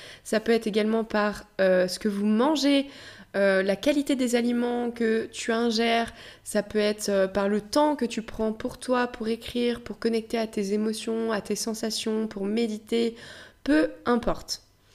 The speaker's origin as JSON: {"language": "French", "region": "Brittany", "country": "France", "said": "Moi, quand je rentre chez moi en Bretagne et que je vais sur la côte sauvage"}